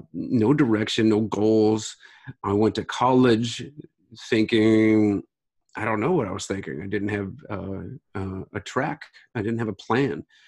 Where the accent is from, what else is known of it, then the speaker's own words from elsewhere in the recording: Akron, Ohio, United States; Well, I grew up in Akron, Ohio. I grew up in Akron, Ohio, and it was, you know, the Midwestern